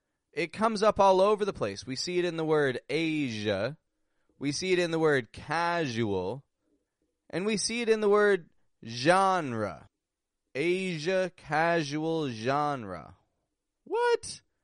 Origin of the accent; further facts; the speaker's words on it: Toronto, Ontario, Canada; also born or lived in Mexico; I'm from Toronto, from Canada. Currently back up in Canada for this fine summer.